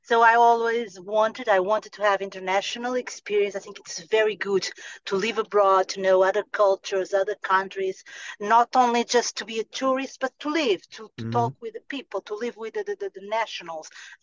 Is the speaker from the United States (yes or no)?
no; Portugal; also born or lived in Guinea-Bissau; I was born in Guinea-Bissau, a former Portuguese colony in the 70s, because my father was from the military and he was there. Portugal was at war and my father was there. And then my mother joined him and I was born there in 71.